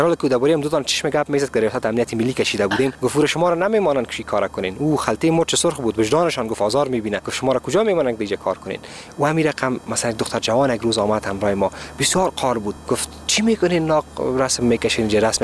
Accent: Afghanistan; از افغانستان هستیم

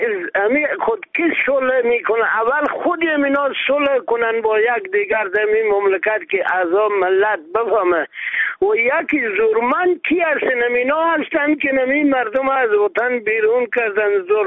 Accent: Afghanistan; ما مسلمان هستیم، ما افغان هستیم

